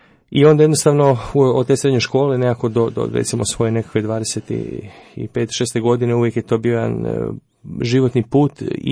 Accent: Zagreb, City of Zagreb, Croatia; Pa dolazim iz Zagreba, imam 43 godine

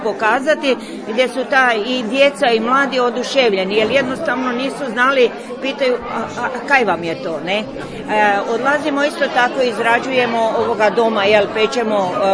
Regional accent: Kloštar Podravski, Koprivnica-Križevci County, Croatia; evo, i ruralna sela su se pretvorila, evo, bar kod nas u Kloštru Podravskom vidim

